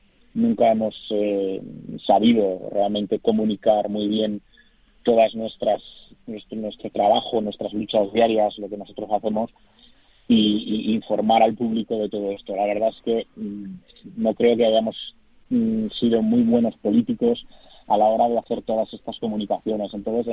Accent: Spain; moved away as an adult; yo me fui de España con 22 años, volví con 51

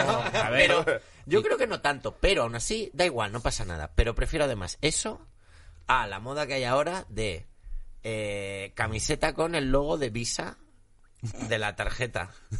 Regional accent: Valladolid, Castile and León, Spain; Perdóname, somos de Valladolid, nosotros.

